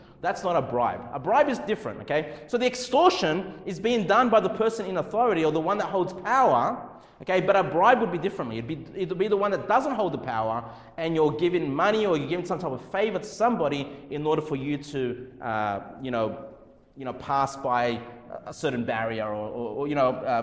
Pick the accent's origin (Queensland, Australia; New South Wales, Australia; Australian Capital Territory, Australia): New South Wales, Australia; Canley Vale; I grew up, you know, not far from here. I grew up in Canley Vale, which is close to Cabramatta.